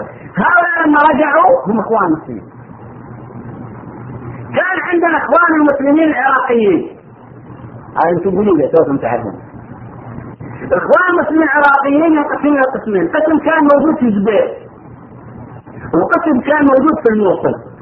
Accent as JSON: {"language": "Arabic", "country": "Saudi Arabia", "said": "وكانت الجامعات عندنا في السعوديه في بدايتها"}